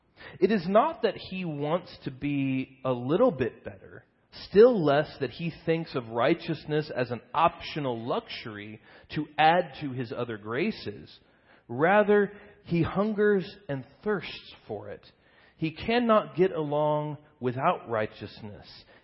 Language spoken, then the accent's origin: English; Kansas City, United States; I've mentioned Kansas City Barbecue in my past sermons because I'm from Kansas City.